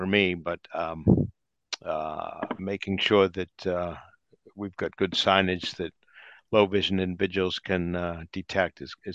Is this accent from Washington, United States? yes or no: no; Silver Spring, Maryland, United States; I'm the chair of the AAC committee, and I'm from Silver Spring, Maryland.